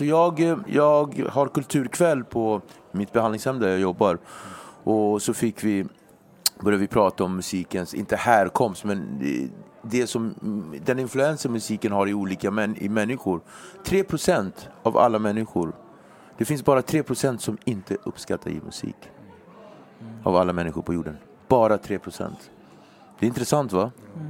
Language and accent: Swedish; Nacka, Stockholm County, Sweden; Jag är uppväxt i Nacka, där det bara vita.